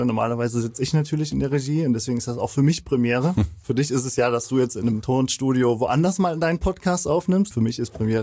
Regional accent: Andernach, Rhineland-Palatinate, Germany; Ich komme aus Andernach, das ist in der Nähe von Koblenz, so 20 Kilometer entfernt ungefähr.

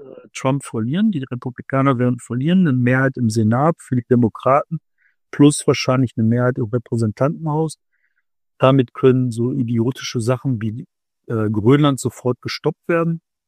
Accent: Bottrop, North Rhine-Westphalia, Germany; Ich komme aus Bottrop, was kann ich in Bottrop machen?

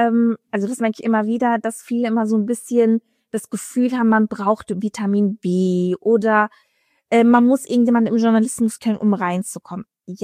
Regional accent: Dortmund, North Rhine-Westphalia, Germany; Ich komme aus Dortmund.

